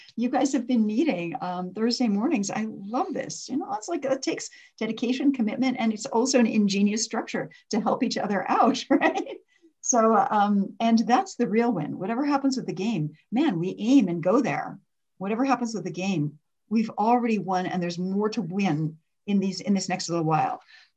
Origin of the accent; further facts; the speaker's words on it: Edmonton, Alberta, Canada; I grew up in Edmonton when Wayne Gretzky was, you know, the great one.